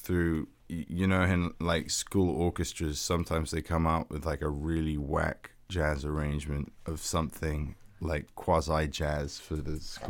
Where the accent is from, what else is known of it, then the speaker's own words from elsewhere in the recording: London, United Kingdom; now in New Orleans, United States; Well, I grew up in London.